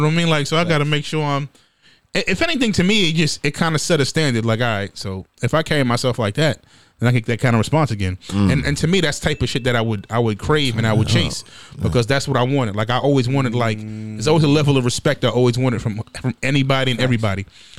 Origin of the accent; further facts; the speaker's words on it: New York, United States; I'm from New York, and I be in there saying sir and ma'am.